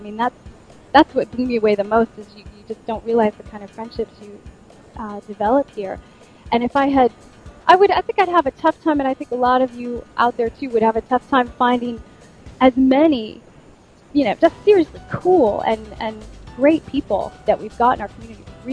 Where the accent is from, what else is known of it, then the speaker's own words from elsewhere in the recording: United States; moved away as an adult; now in Poland; Some of you who know me know that I'm an American living in Poland now. I've been here for a few years.